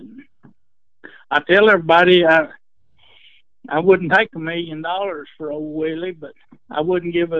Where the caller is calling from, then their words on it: Memphis, Texas, United States; Memphis, Texas.